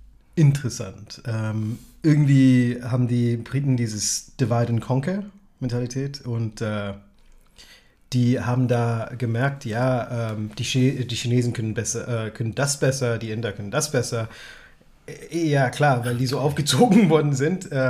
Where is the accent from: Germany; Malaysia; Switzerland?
Malaysia; Ich komme aus Malaysia. Bin der Ich bin das Enkelkind von indischen Migranten nach Malaysia.